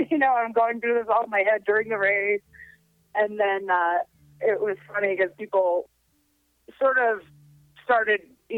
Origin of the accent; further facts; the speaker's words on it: United States; As an American rider was really special